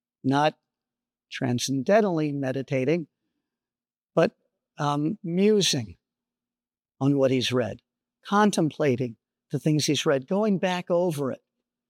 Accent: Los Angeles, California, United States; I'm from Los Angeles, California, so farming is not something I ever did.

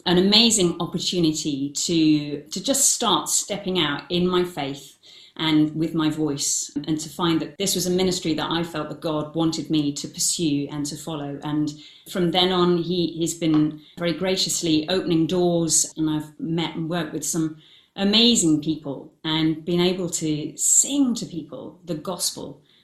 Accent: Leicester, East Midlands, United Kingdom; now in Amersham, United Kingdom; I'm originally from Leicester, which is in the Midlands, about 100 miles north of London. But I now live quite close to London in Amersham, right at the end of the Metropolitan line.

